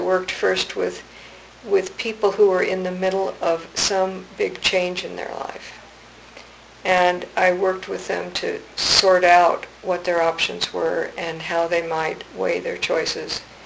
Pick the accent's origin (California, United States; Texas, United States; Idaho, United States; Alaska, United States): Idaho, United States; I'm from Idaho, and I'd lived in Ketchum and Haley and before, and so I went back there